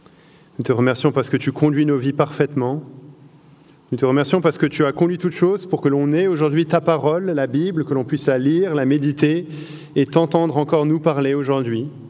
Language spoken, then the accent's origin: French; Île-de-France, France; En 2013, donc j'avais 18 ans, en région parisienne, là où j'ai grandi